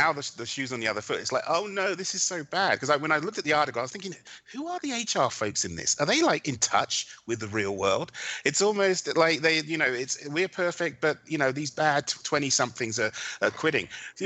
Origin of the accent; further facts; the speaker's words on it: United Kingdom; moved away as an adult; now in United States; but listen, I'm British.